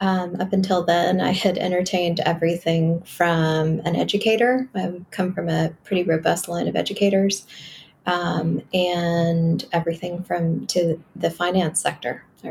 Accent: Carrollton, Texas, United States; also born or lived in Dallas; Yeah, I grew up in Northeast Texas, born in Dallas, grew up in a suburb of Dallas called Carrollton, went to a large public 5A high school, very sort of Texas suburban upbringing.

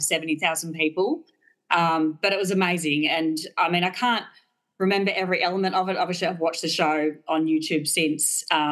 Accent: Melbourne, Victoria, Australia; I'm from Melbourne, Australia.

